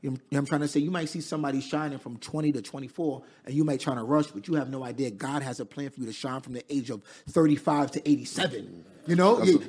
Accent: Queens, New York, United States; I'm from Queens, New York, raised in Queens.

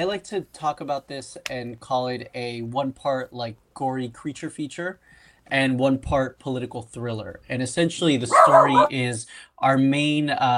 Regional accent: Miami, Florida, United States; I grew up in Miami, and I grew up watching like Univision and Telemundo with my grandmother.

